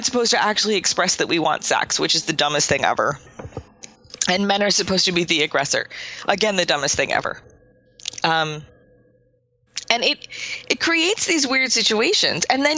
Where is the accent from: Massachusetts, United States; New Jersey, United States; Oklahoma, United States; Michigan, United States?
Massachusetts, United States; Boston; being mostly a Bostonian where the lights are, you know, crossing streets are a game of chicken between car and pedestrian.